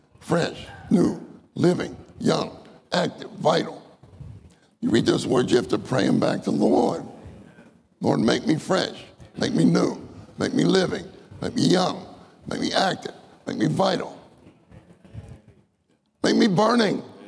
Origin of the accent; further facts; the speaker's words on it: Pennsylvania, United States; I am not a Texan. I grew up in Pennsylvania.